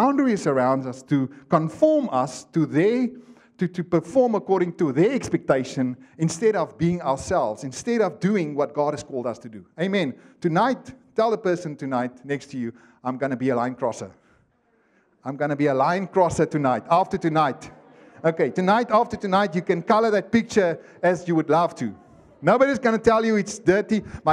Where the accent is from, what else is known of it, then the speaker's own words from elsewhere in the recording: Karasburg, Karas Region, Namibia; I went to my hometown, Karasburg, which is like, you know, you blink your eye and you're through